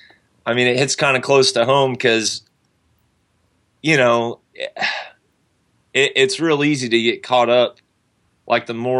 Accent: American South, United States; I grew up in the South, like playing … worship and I Hate God worship and that sort of stuff

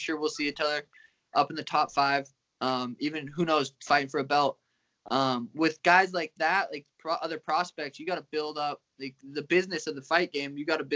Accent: Helena, Montana, United States; now in Arizona; And I came from Helena, Montana, where there's none – that's not a thing. So, yeah, I had to make the move to Arizona

